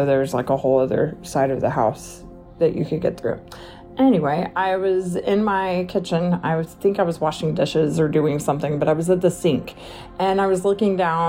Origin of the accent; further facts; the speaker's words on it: Oklahoma, United States; I'm from Oklahoma